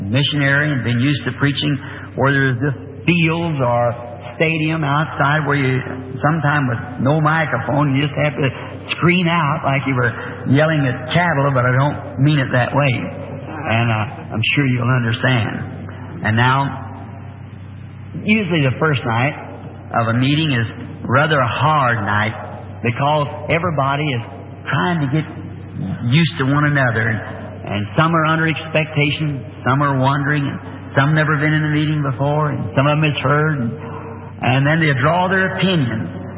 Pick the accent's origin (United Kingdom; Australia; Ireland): Ireland; And I have Episcopalian, Presbyterian, formerly background Catholic in my family. I'm Irishman.